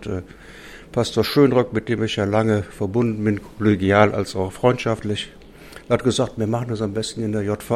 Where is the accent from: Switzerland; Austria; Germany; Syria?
Germany; Rhineland; now in Meppen, Germany; Ich bin ja Rheinländer, wie ich erzählt habe, und wir sind 1992 hier nach Meppen gezogen